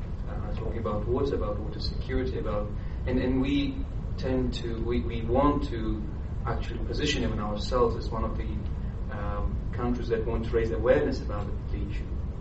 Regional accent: Tajikistan; English is a second language; I'm a Ramsar Fellow, and I'm from Tajikistan.

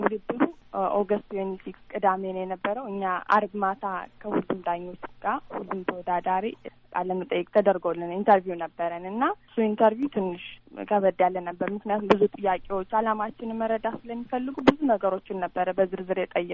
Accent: Bahir Dar, Amhara, Ethiopia; moved away as an adult; now in United States; አዎ፣ የባህር ዳር ልጅ ነኝ።

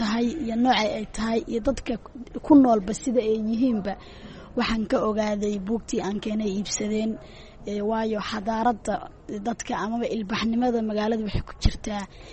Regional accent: Galkayo, Mudug, Somalia; Waxaan ka imaaday gobolka Mudug, gaar ahaan Gaalkacyo dhankaasan ka yimid

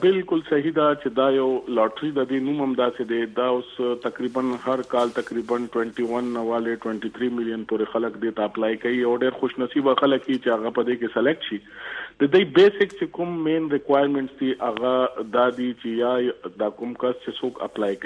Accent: Pakistan; also born or lived in Saudi Arabia; زه اوس پاکستانی هم خو چونکه زه پیدایش زما د سعودي دی

